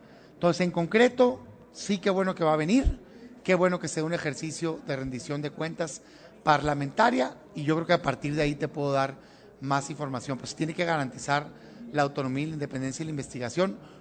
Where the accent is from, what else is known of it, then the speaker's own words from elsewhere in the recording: Mexico; Como mexicano.